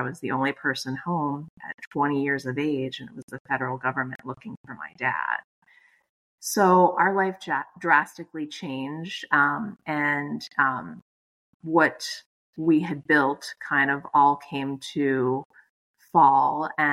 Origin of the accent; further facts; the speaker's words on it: McKees Rocks, Pennsylvania, United States; So I grew up in McKees Rocks, PA, which is a small suburb outside of Pittsburgh.